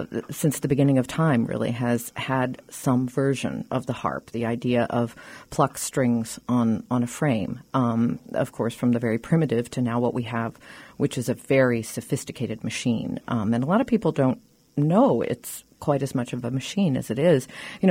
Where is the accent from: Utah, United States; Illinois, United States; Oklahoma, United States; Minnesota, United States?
Oklahoma, United States; Norman; because I grew up in Norman, Oklahoma, which is sort of incongruous.